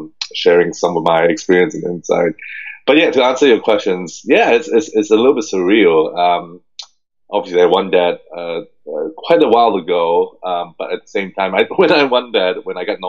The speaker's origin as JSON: {"language": "English", "country": "Hong Kong", "tie": "born or raised there", "said": "for me, I growing up in Hong Kong, I had no idea what I wanted to be or who I am, who I was even."}